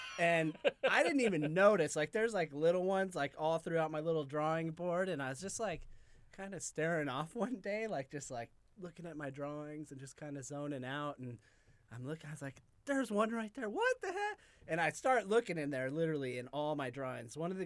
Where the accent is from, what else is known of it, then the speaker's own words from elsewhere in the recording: Colorado, United States; I almost signed up for the Denver Institute of Art because I'm originally from Colorado.